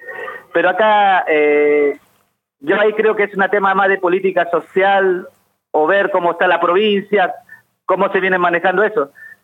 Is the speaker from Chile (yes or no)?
yes; Chile; moved away; yo soy chileno, hace más de 35 años que vivo acá, soy la última camada.